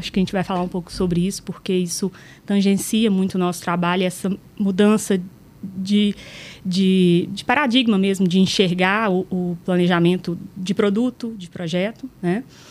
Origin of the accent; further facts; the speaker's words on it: Itaúna, Minas Gerais, Brazil; now in Belo Horizonte, Brazil; Eu venho de Itaúna, que é uma cidade próxima daqui, né? Me mudei para Belo Horizonte para poder estagiar no final ali do meu curso